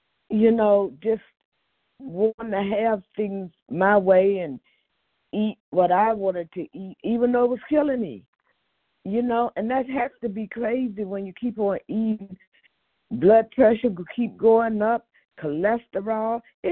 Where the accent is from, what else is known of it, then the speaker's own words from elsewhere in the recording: Maryland, United States; I'm from Maryland, and I'm real grateful to be here today.